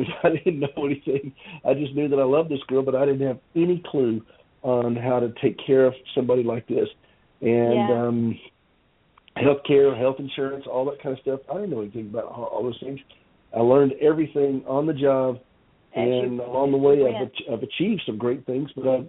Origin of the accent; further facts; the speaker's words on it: South Carolina, United States; Well, I grew up in South Carolina.